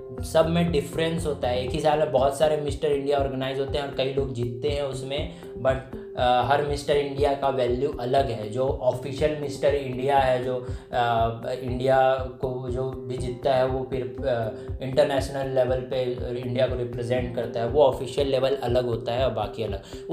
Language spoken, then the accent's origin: Hindi; Chhattisgarh, India; मैं छत्तीसगढ़ से हूँ